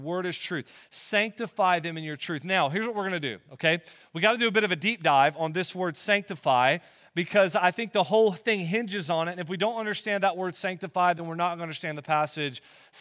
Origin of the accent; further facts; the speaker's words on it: Florida, United States; I'm from Florida. I'm from North Florida. And where I come from in Florida, Northeast Florida, it is Southeastern Conference football country.